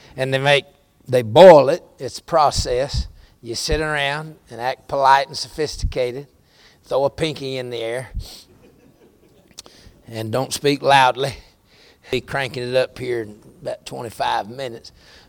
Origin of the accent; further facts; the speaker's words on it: the South, United States; accent: American Southern; I was nervous, Brother James, about my accent, which is very American and very Southern.